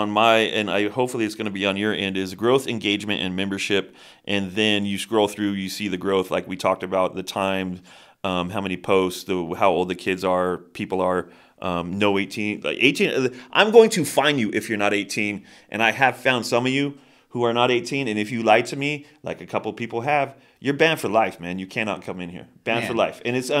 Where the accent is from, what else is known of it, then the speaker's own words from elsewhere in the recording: Bishop, California, United States; Like I said, I was born and raised here in Bishop, and this is my town, man.